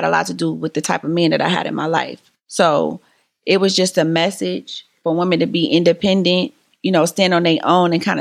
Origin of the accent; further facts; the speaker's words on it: Detroit, Michigan, United States; because I was born and raised in Detroit. Detroit is a hustling town.